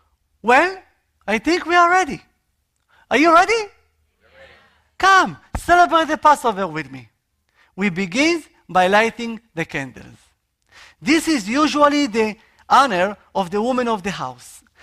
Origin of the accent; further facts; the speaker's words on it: Israel; English is a second language; Can you hear my accent? Yes. That's right. I am from Israel